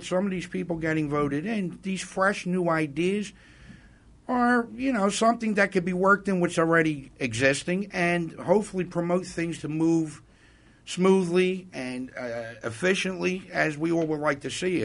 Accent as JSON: {"language": "English", "town": "Philadelphia", "region": "Pennsylvania", "country": "United States", "tie": "born or raised there", "said": "I grew up in South Philly, dead in the center of South Philly"}